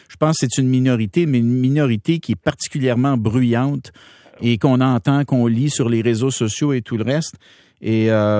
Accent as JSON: {"language": "French", "town": "Saguenay", "region": "Quebec", "country": "Canada", "tie": "born there", "said": "née au Saguenay. J'ai subi du racisme toute ma jeunesse à cause de mon accent."}